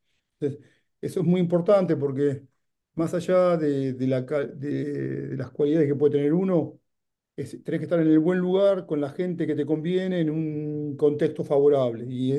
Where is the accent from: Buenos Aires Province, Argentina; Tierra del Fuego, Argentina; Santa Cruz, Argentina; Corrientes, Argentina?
Buenos Aires Province, Argentina; Mar del Plata; also born or lived in Bragado; Nos fuimos a vivir a Mar del Plata en el 77 con mis viejos. Soy nacido en Bragado. Pues viví 6 años en La Plata.